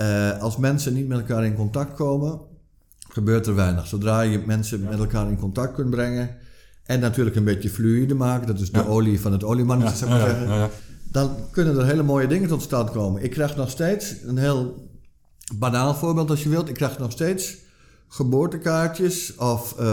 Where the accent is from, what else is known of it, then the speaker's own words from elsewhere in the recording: Netherlands; moved away as an adult; now in Brussels, Belgium; Nee, ik ben al vanaf mijn 22, 23 ben ik vertrokken uit Nederland naar Brussel.